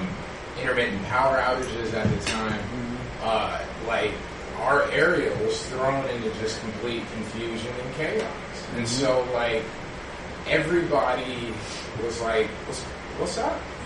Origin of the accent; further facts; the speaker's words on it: Washington, United States; I'm from Skagit County in Washington State